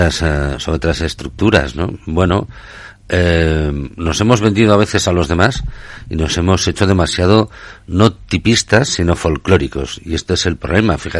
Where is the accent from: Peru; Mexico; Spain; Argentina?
Spain; Perdón, yo soy español, la culpa siempre es de los demás.